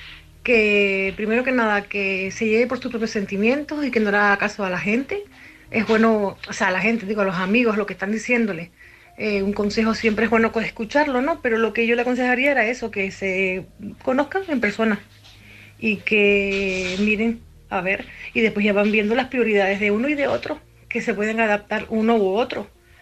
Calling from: A Coruña, Galicia, Spain; Hola, buenas noches … de La Coruña.

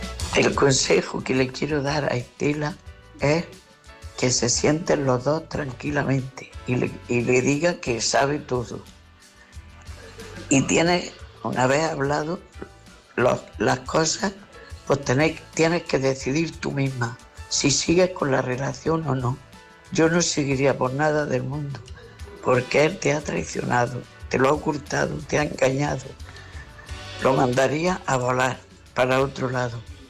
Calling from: Almería, Andalusia, Spain; de Almería.

